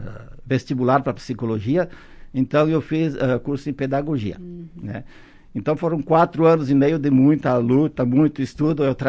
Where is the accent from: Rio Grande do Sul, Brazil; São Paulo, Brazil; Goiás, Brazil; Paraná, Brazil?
Rio Grande do Sul, Brazil; Marau; born there; Sim, eu nasci em Marau, na Vila Constante Fuga hoje, né? Venho de uma família muito humilde, descendentes de italianos, né? Eu venho de uma família de 8 irmãos